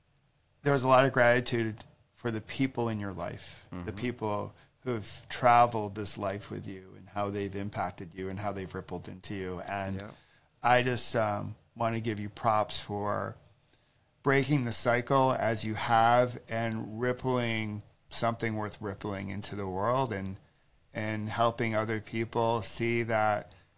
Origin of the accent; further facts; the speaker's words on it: New York, United States; I come from the Empire State, and I'm right there with you.